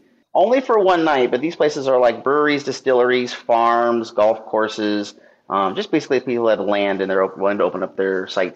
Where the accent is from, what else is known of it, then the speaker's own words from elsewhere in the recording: Phoenix, Arizona, United States; like, my wife's from Tucson, I'm from Phoenix.